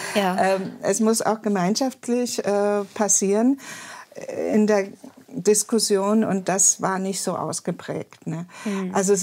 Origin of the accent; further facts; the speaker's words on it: East Germany, Germany; ich komme ja auch aus der DDR, also sowohl in der DDR als auch jetzt in der Bundesrepublik als Sozialwissenschaftlerin gearbeitet